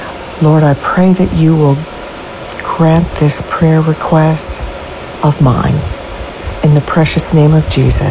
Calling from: Lexington, Kentucky, United States; I am calling from Lexington, Kentucky

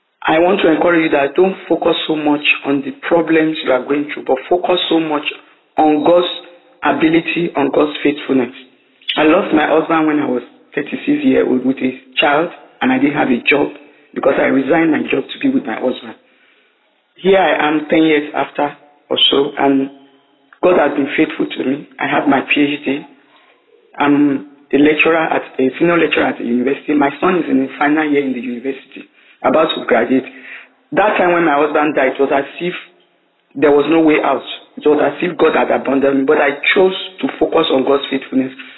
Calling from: Nigeria; I'm calling from Nigeria.

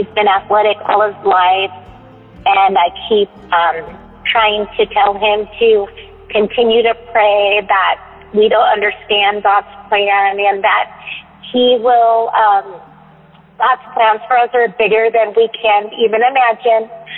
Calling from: California, United States; Hello, I am a mother, and I am calling from Southern California.

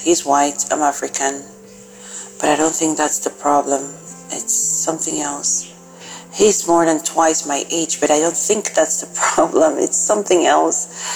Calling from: United Arab Emirates; Hi, DB family. … I'm listening from United Arab Emirates.

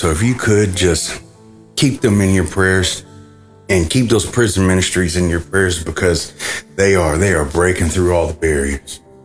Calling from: Texas, United States; I'm calling from Texas.

